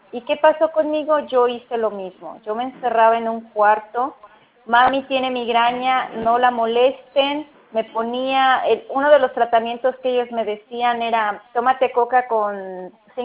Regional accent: Mexico; now in United States; Nacida y criada en México, y me vine a los Estados Unidos a vivir el sueño americano, ¿no?

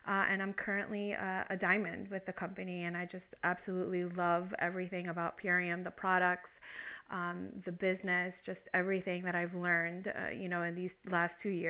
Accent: New Jersey, United States; Okay. So I'm from New Jersey, as you mentioned.

